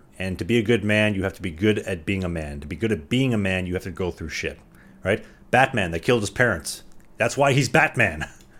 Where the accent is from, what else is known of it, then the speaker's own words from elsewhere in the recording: Winnipeg, Manitoba, Canada; I'm in Winnipeg, obviously, Winnipeg Hawks.